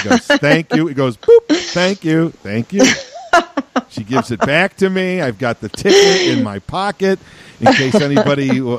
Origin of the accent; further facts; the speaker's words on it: Chicago, Illinois, United States; I said, I'm from Chicago. I said, I don't really, we don't really have these things there.